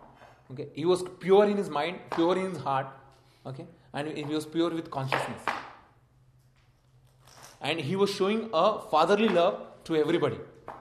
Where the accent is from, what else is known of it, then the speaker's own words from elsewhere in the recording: India; now in United States; Though I'm being from India, it's not like, you know, I'm telling you the fact. It's not like, you know, I'm trying to show off that, like, you know, I'm living in the United States